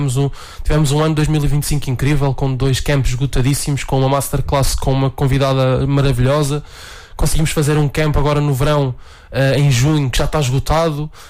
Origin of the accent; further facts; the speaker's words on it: Bragança, Portugal; now in Santa Maria da Feira, Portugal; Na verdade, eu sou natural de Bragança.